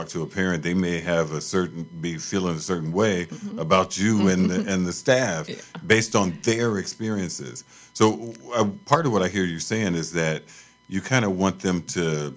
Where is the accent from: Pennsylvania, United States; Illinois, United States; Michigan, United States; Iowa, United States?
Illinois, United States; Chicago; growing up in Chicago, we rode the bus and the L, right?